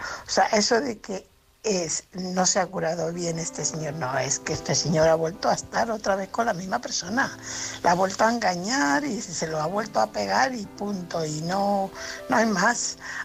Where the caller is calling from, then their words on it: Fuenlabrada, Community of Madrid, Spain; Soy corresponsal de Fuenlabrada